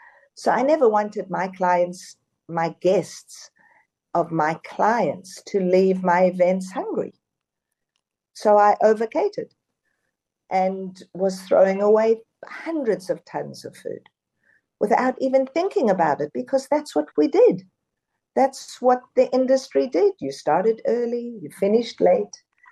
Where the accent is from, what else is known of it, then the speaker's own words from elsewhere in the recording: South Africa; born there; moved away; I was born in South Africa and went to visit at one point.